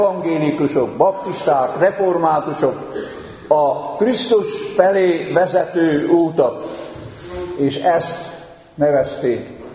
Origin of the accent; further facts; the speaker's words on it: Transylvania, Romania; Erdélyben az erdővidéki szülőfalumban gyermekkoromban csak 70 évvel ezelőtt történt.